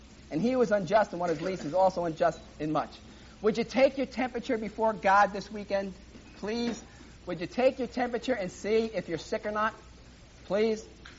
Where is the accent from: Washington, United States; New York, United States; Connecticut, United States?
New York, United States; I don't need you. I'm from New York. I'll figure out a way.